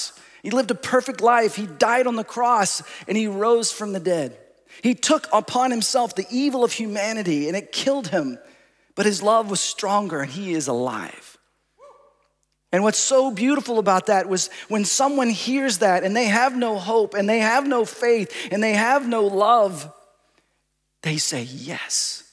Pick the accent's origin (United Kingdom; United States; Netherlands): United States; Dallas-Fort Worth, Texas; moved away as an adult; also born or lived in Seattle; now in Los Angeles, United States; I grew up in Dallas-Fort Worth and ended up moving with my new bride to Seattle and then to Los Angeles, where we served for 17 years in those 2 locations, far away from family and friends